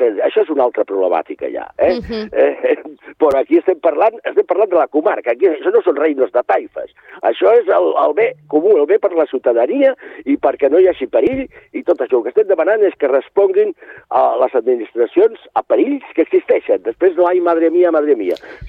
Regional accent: Sant Pere de Ribes, Catalonia, Spain; Nosaltres som de Ribes, però és que el càmping és de Sitges.

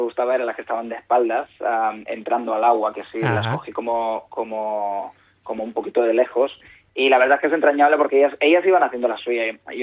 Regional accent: Sant Pere de Ribes, Catalonia, Spain; Yo soy de Sant Pere de Ribes.

